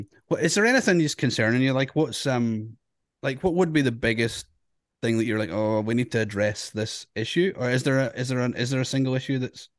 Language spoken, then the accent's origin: English; Scotland, United Kingdom; There are countries out there that are, you know, maybe just like I'm Scottish.